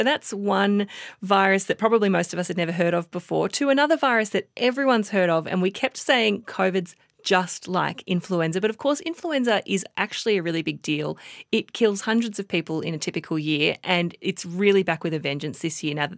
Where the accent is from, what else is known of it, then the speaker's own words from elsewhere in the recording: Queensland, Australia; Queensland, you mentioned my home state before, is now saying that they're going to give a free flu shot for anyone in Queensland that wants one.